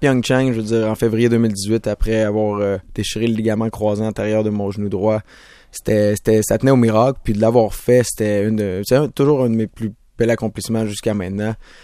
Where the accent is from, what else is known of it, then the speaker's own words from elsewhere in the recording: Stoneham, Quebec, Canada; J'ai grandi à Stoneham. J'ai grandi dans un petit chalet que mes parents ont toujours encore aujourd'hui.